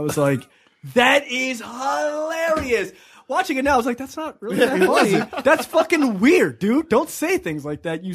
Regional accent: United States; Because I'm an American.

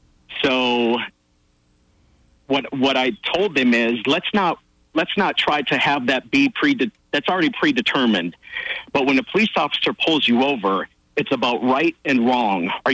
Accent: Duluth, Minnesota, United States; And it just so happens I'm from Minnesota. I'm from Duluth.

